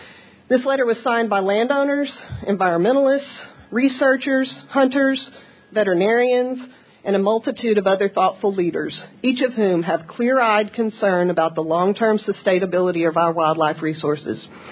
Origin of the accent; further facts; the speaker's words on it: Lufkin, Texas, United States; from Lufkin, Texas.